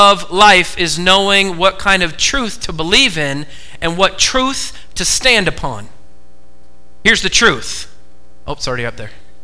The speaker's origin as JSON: {"language": "English", "region": "Oregon", "country": "United States", "tie": "born or raised there", "said": "So I grew up in the Oregon public school system, and now you say, that's why."}